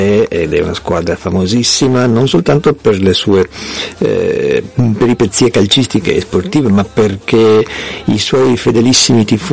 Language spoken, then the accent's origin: Italian; Brazil; Italian is a second language; inizia il programma dedicato al Brasile, trasmissione dedicata al mio paese